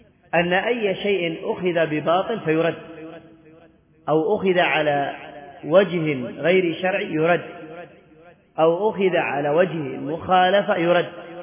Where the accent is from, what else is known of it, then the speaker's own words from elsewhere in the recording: Yemen; وهذا وإن كان قليل عندنا في اليمن، قضية السائق وقضية الشغالة